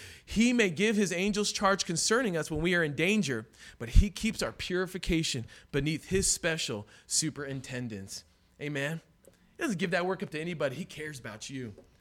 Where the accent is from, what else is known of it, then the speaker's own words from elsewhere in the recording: Mountain View, California, United States; I grew up in Mountain View, California.